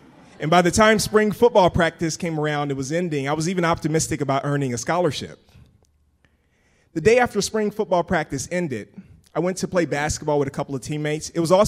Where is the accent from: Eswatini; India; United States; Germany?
United States; Pensacola, Florida; I grew up in Pensacola, Florida, where Hall of Fame football players are born.